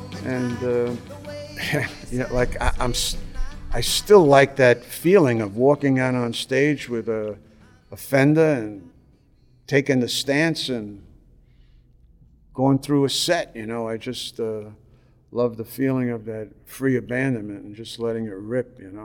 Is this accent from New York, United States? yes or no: yes; Bronx, New York, United States; Yeah, well, for instance, my experiences growing up, I grew up in the Bronx, across the street from a bar room, George's Bar.